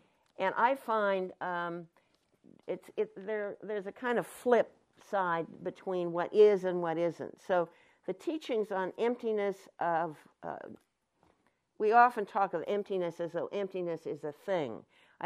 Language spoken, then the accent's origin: English; California, United States; I said, no, I'm from the Anderson Valley.